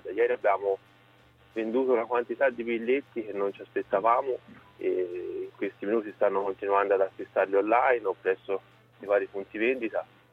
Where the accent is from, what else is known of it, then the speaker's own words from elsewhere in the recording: Siena, Tuscany, Italy; lo dico da senese